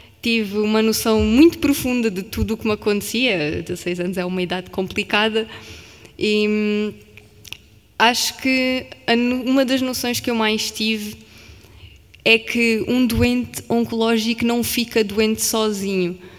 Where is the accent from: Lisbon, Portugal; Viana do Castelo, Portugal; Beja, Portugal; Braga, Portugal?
Beja, Portugal; A minha família mudou-se toda para cá. Eu sou de Beja, não sou de Lisboa.